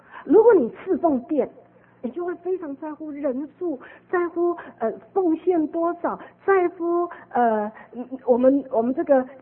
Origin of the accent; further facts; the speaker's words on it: Taiwan; now in Los Angeles, United States; 虽然我从台湾出来的时候几乎大多数人都不赞成，我的父母也不赞成，很多爱我的都不赞成那可是我很清楚是神的旨意，所以我就到了洛杉矶